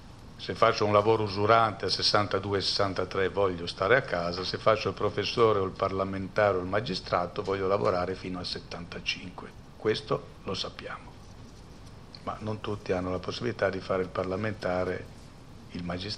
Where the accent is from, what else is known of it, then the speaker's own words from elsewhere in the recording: Turin, Piedmont, Italy; anche perché sono torinese, quindi c'era in qualche modo una vocazione naturale.